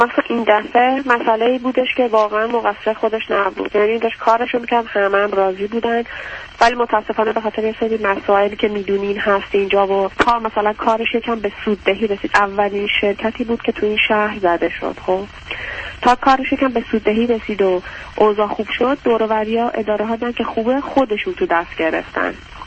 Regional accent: Tehran, Tehran Province, Iran; من اهل تهران هستم خودم، با شوهرم اونجا آشنا شدیم

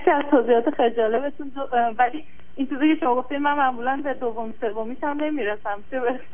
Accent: Iran; خودم تو ایران بزرگ شدم و بیشتر عمرم اونجا بودم

